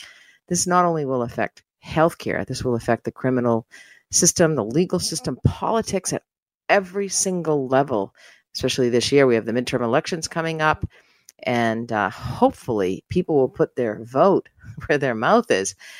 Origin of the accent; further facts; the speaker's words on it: United States; I say we, I'm American.